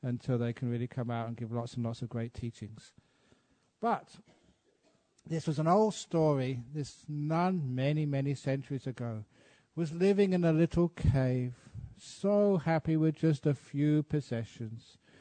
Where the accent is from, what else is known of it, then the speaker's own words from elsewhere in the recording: England, United Kingdom; my home country, like England